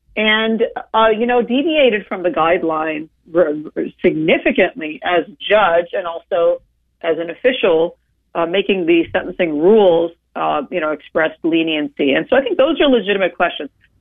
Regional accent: Deep South, United States; It's a history a long time ago, and I grew up in the Deep South.

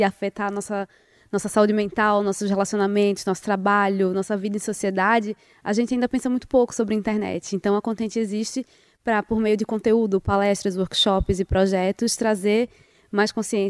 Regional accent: Recife, Pernambuco, Brazil; now in São Paulo, Brazil; sou de Recife, moro em São Paulo há 13 anos.

